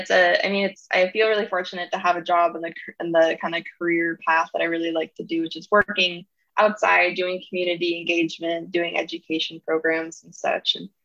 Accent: Washington, United States; I'm from Washington originally and studied biology at the University of Washington, Seattle.

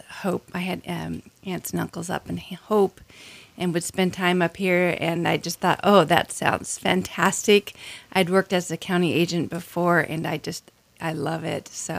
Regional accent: Washington, United States; now in Idaho, United States; I was raised in Washington, went to Washington State University, and studied communications

